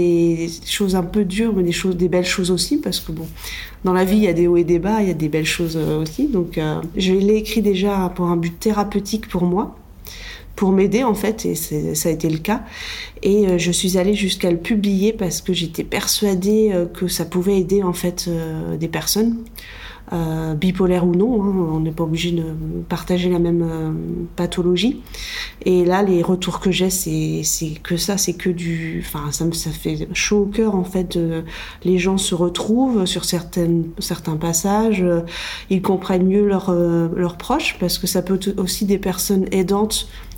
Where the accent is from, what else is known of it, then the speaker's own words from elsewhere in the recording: Angers, Pays de la Loire, France; moi je suis originaire d'Angers, de la région d'Angers, donc au nord-ouest.